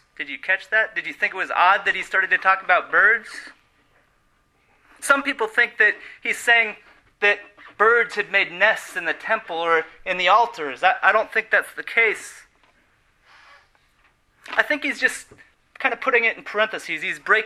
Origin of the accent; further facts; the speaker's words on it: Colorado Springs, Colorado, United States; we would go on trips together to Denver, an hour away from my hometown in Colorado Springs